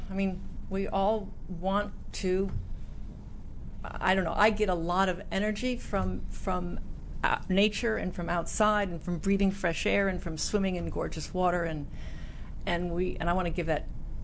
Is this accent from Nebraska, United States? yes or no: yes; Omaha, Nebraska, United States; I grew up in Omaha, Nebraska.